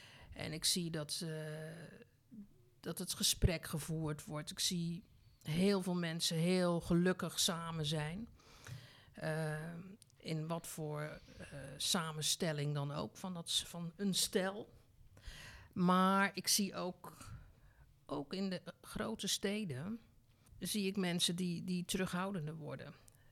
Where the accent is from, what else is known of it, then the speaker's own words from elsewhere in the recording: Heenvliet, South Holland, Netherlands; Ik kom oorspronkelijk uit Heenvliet, een van de Zuid-Hollandse eilanden.